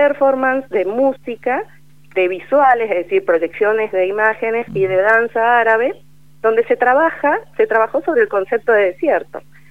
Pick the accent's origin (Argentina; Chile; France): Argentina; Mendoza; born there; Yo soy nacida en Mendoza.